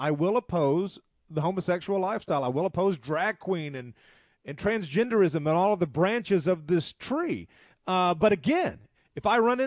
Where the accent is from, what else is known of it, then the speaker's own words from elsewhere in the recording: the South, United States; So as a white man, as a Christian, as a Southerner, I kind of prefer the company of people with whom I have more things in common.